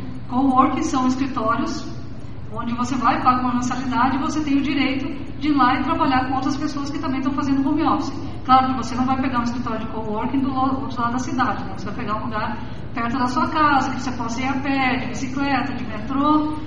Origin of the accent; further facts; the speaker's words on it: Soledade, Rio Grande do Sul, Brazil; born there; em uma grande cidade que tem no Rio Grande do Sul, onde eu nasci, chamada Soledade